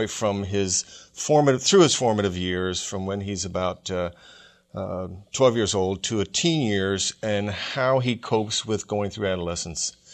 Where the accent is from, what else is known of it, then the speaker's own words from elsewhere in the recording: Chicago, Illinois, United States; It takes place where I grew up in Chicago, in South Chicago, in the 60s when I was that age.